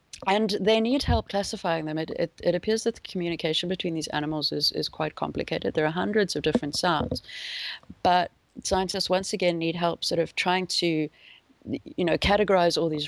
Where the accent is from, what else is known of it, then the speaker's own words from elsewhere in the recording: South Africa; They remind me a lot, growing up in South Africa, we had something called a Parktown prawn